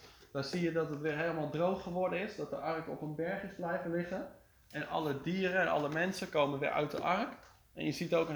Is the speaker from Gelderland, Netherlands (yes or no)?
yes; Harderwijk, Gelderland, Netherlands; voor wie me nog niet kent. Ik kom uit Harderwijk